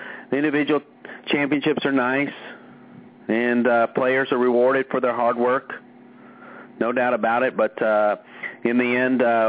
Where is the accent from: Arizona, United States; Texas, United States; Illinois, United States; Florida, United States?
Texas, United States; we had Trinity University out of Texas, my home state, finished third there.